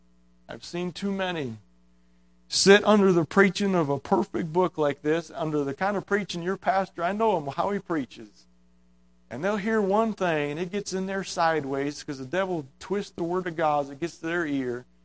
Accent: United States; And as Americans, I'm an American. It was hard to leave the house, hard to leave the business.

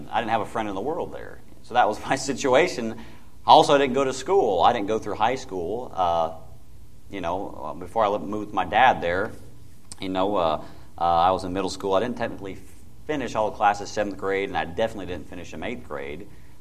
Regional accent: Portland, Oregon, United States; I am from Portland, Oregon. Any case, I was born in 1982.

